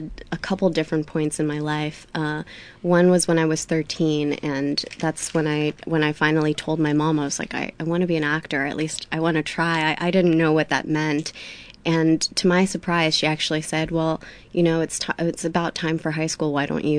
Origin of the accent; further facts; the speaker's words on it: Staten Island, New York, United States; I grew up in Staten Island. I went to private school. I was bullied. I was the only Chinese kid in the school.